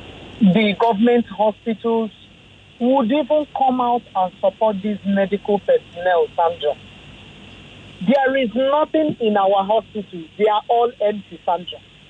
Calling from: Lekki, Lagos, Nigeria; I'm calling from Lekki.

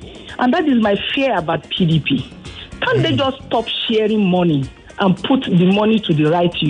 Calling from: Ajah, Lagos, Nigeria; I'm calling from Aja.

